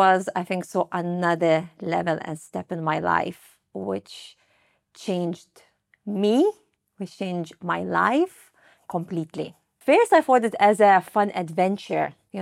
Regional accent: Lithuania; I grew up in Lithuania in a small countryside, I would say, not big or capital.

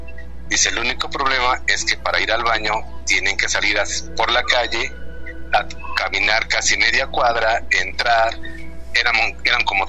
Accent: Puebla, Mexico; porque somos de Puebla

